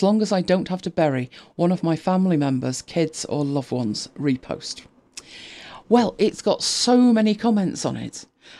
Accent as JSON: {"language": "English", "country": "United Kingdom", "said": "We're British, stiff upper lip"}